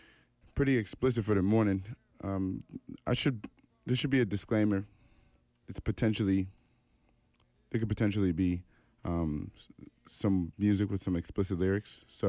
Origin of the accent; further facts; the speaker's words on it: Washington, District of Columbia, United States; moved away as an adult; now in Vancouver, California, United States; I'm an American from Washington, D.C., here studying my master's at UBC.